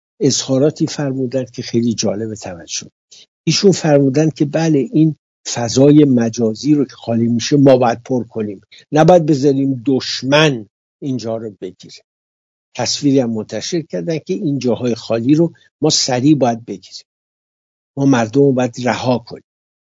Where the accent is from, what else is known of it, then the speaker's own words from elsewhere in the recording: Iran; آیا ما حق داریم که ادعا کنیم که ما ایرانی هستیم؟